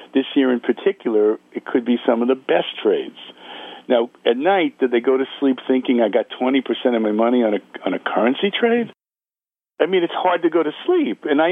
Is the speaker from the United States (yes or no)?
yes; New York, United States; I'm a kid from the Bronx.